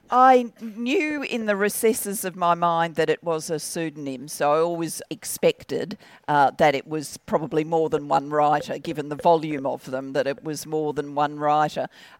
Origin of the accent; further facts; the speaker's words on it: Australia; also born or lived in Barry, United Kingdom; And I was born in Barry, but we migrated to Australia when I was 4 and my sister was 7. So, my only kind of consciousness growing up was of being Australian.